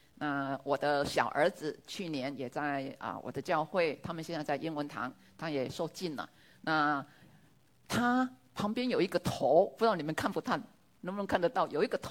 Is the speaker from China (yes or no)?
no; Taiwan; 那因为我是来自台湾，台湾因为在佛教的影响下